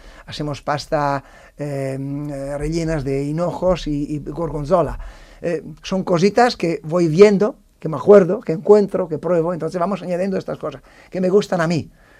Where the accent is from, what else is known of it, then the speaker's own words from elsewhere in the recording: Arenzano, Italy; hay una pizza que yo le he llamado Arenzano, que es el nombre de mi pueblo, del Lago de Garda, que es un pueblecito de 80 habitantes, de campesinos. Cuando yo era pequeñito, allí nosotros teníamos cerdos.